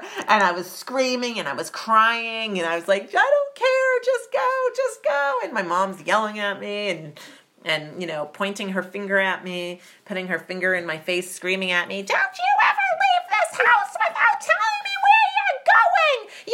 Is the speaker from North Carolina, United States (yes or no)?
no; Andover, Massachusetts, United States; I grew up in Andover, Massachusetts. That's the where I consider my hometown. Andover is a very small town outside of Boston.